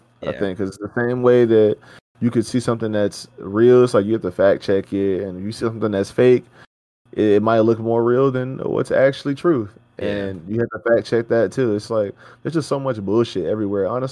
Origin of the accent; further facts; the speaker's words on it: United States; It's just like, bro, how am I supposed to remember all these shits, man? I'm fucking American.